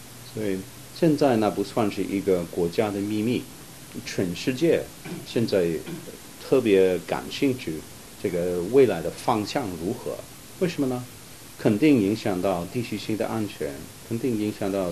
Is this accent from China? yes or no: no; Australia; 我本人认为我们澳洲人能够重视这两方面的关系呢